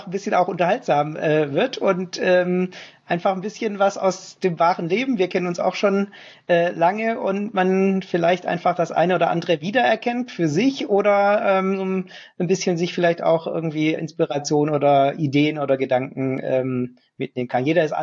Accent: Southern Germany, Germany; Aber mein Vater kam aus Vietnam, meine Mutter kommt vom Bodensee. Ich bin tatsächlich in Süddeutschland aufgewachsen, habe da auch meine ersten Arbeits- und Studienerfahrungen dann gemacht, bin da sicherlich auch ein bisschen geprägt worden.

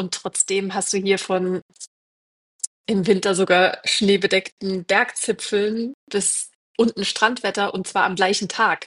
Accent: California, United States; now in Germany; Und dadurch bin ich zwar in Deutschland geboren, aber in Kalifornien überwiegend aufgewachsen und dann aber zurück nach Deutschland, weil mein Herz einfach wirklich in Deutschland ist.

